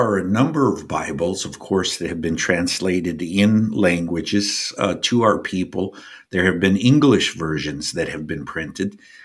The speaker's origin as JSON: {"language": "English", "town": "Phoenix", "region": "Arizona", "country": "United States", "said": "I am from Phoenix, Arizona. There are over 140,000 Native peoples in Phoenix."}